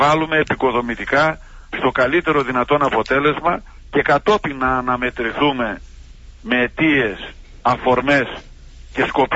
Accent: Crete, Greece; Νιώθω δηλαδή ότι σαν να είμαι στον νομό μου και στο χωριό μου, που λέω όταν είμαι στην Κρήτη.

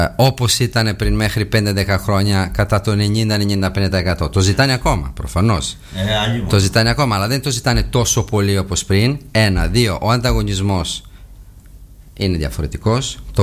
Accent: Italy; Greek is a second language; βάζω και τον εαυτό μου μέσα ως Ιταλός

